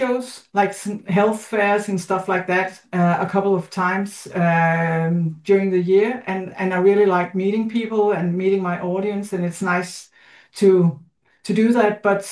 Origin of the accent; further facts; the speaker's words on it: Denmark; I'm from Denmark.